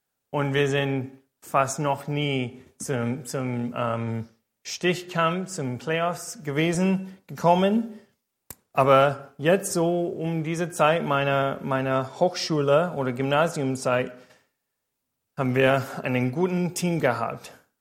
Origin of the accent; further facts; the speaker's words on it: Indianapolis, Indiana, United States; now in Germany; Das ist, wie ihr seht, Indiana. Das ist ein Bild von der Hauptstadt Indianapolis, wo ich geboren und großgewachsen bin.